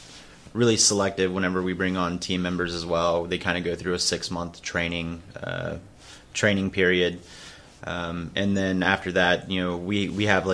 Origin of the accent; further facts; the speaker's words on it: Louisiana, United States; I grew up in South Louisiana, and ghost stories just run rampant.